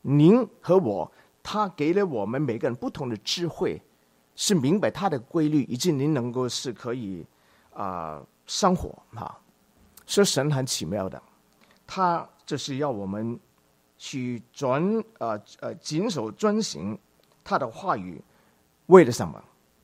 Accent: China; 你不是好像我们中国人来讲，就是你努力要成功

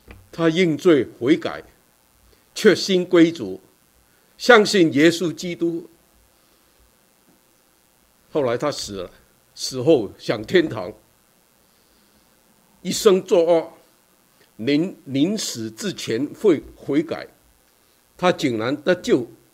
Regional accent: China; 在我们中国人，在我们的人的心里面，以为很多人是好人

